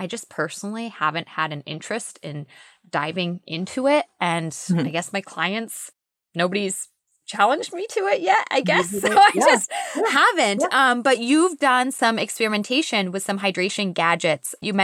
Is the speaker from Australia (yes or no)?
no; Massachusetts, United States; moved away; And then again, I grew up in Massachusetts. So it was my first time when I moved to Florida, and the humidity in Florida was insane.